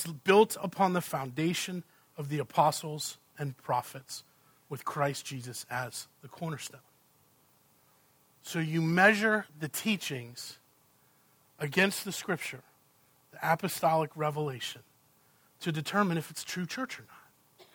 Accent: New England, United States; As a boy growing up in New England, and especially in the era when me and my friends first got our driver's licenses, we used to love to drive around.

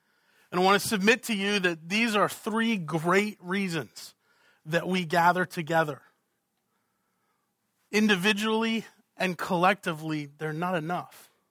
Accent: Boston, Massachusetts, United States; also born or lived in Virginia; Well, I was born in Virginia. I grew up in Boston.

